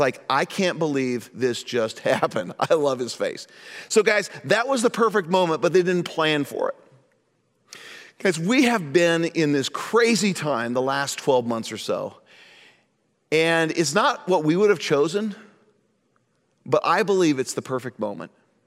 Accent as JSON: {"language": "English", "town": "Indianapolis", "region": "Indiana", "country": "United States", "tie": "born or raised there", "said": "we were going back to my hometown in Indianapolis"}